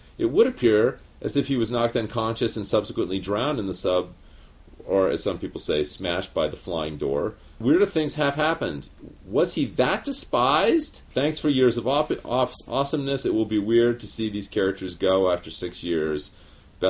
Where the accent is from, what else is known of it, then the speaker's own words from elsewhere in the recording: South Carolina, United States; I'm from South Carolina.